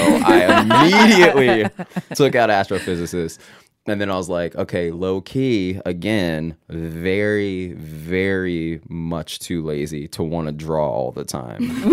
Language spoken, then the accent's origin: English; Georgia, United States; No, I'm from Georgia.